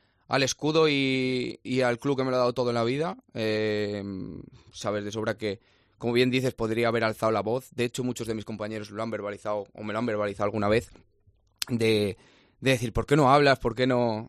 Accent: Zamora, Castile and León, Spain; los dos somos de Zamora

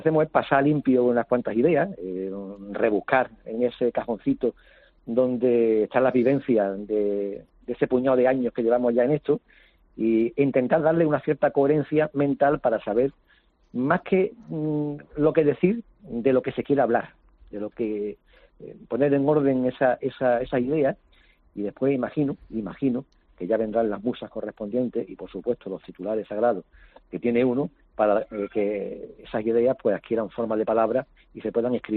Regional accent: Málaga, Andalusia, Spain; also born or lived in Seville; Yo soy muy orgulloso, estoy muy orgulloso de nacer donde nací, pero yo me siento malagueño, uno es de donde vive.

